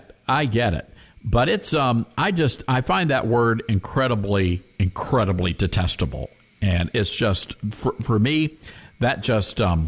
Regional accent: Deep South, United States; I grew up in the Deep South, but I think we share the same values with a lot of folks there in Maine.

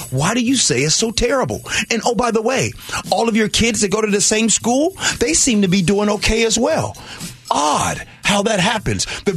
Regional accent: Chicago, Illinois, United States; because you guys know I'm from Chicago, inner city Chicago, you know what I mean? We didn't have those type of things.

